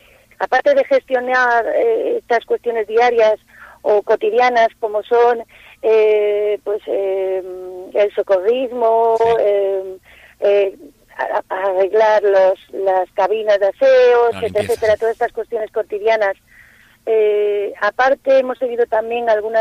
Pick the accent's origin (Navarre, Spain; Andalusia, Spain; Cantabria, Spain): Cantabria, Spain; Laredo; los que somos de Laredo ya conocemos la belleza de Laredo y sabemos cómo es su playa, de fina arena, etcétera, los kilómetros de playa, y la disfrutamos.